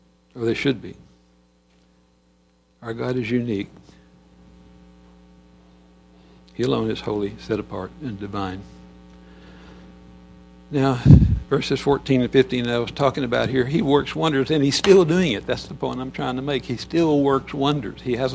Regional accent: Texas, United States; I was a hillbilly from West Texas, and she was this cultured young woman from South Texas.

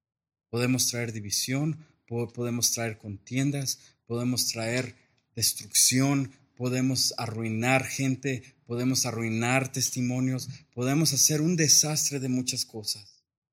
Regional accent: Mexico; nosotros hacemos como mexicanos

